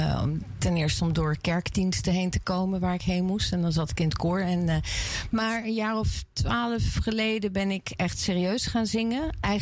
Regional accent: France; first language French; Dutch is a second language; Dat is mijn geboortetaal. Dat is waar ik vandaan kom. Dat is mijn hele wezen.

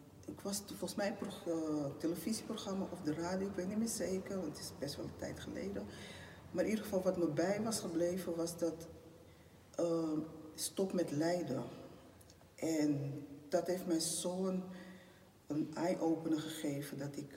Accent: Suriname; omdat ik ben afkomstig van Suriname. En daar hebben we verschillende culturen

